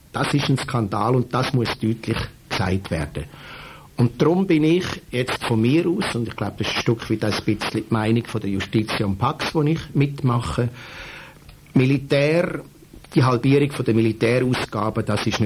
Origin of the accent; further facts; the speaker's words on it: Switzerland; da können wir einmal ein Zeichen setzen, wir als Schweizer.